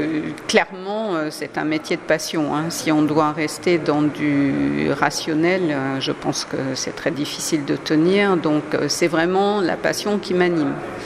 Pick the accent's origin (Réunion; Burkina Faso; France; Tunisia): Burkina Faso; born there; also born or lived in Niger; Je suis née au Burkina Faso, j'ai vécu au Niger très longtemps.